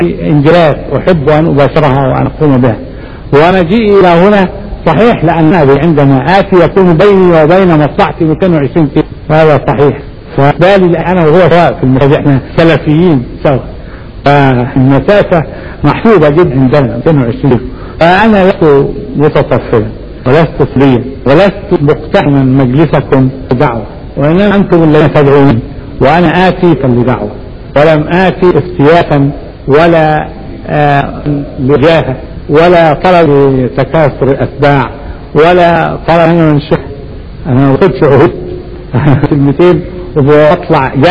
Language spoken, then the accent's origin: Arabic; Egypt; وبعدين احنا مصريين